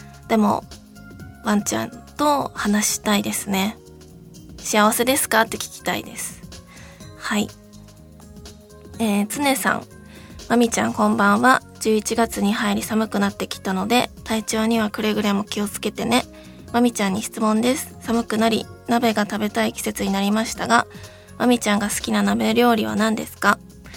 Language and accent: Japanese; Hokkaido, Japan; なんか私北海道出身なので